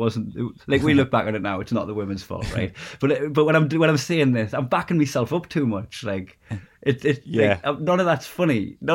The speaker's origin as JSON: {"language": "English", "town": "Newcastle", "region": "North East England", "country": "United Kingdom", "tie": "born or raised there", "said": "What would happen is in working class places, namely my hometown, it would, like in Newcastle and that, it would go down well."}